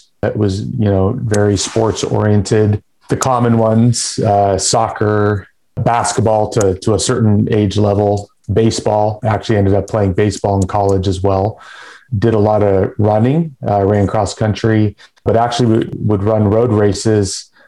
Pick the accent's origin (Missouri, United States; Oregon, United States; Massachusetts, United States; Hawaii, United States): Oregon, United States; Portland; Interestingly enough, I currently live three blocks from the house I grew up in.